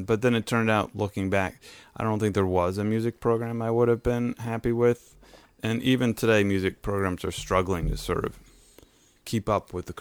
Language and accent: English; Connecticut, United States; Grew up in the Northeast, in Connecticut, outside of New Haven.